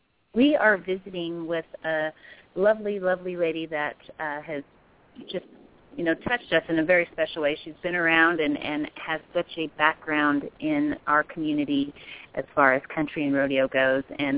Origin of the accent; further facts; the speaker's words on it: Roseburg, Oregon, United States; Umpqua Valley Roundup was my hometown rodeo growing up in Roseburg, Oregon. That's where I was born and raised